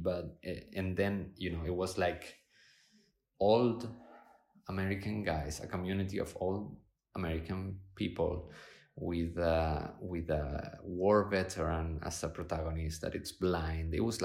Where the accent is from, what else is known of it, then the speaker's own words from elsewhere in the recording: Argentina; also born or lived in Spain; I was born in Spain, grew up in Argentina.